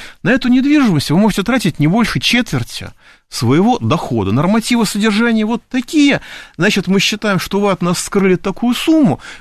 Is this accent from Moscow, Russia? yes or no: yes; Moscow, Russia; я москвич.